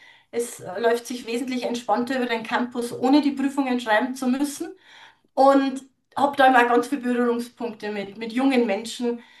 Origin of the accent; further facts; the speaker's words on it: Bavaria, Germany; wenn man bei uns in Niederbayern sagt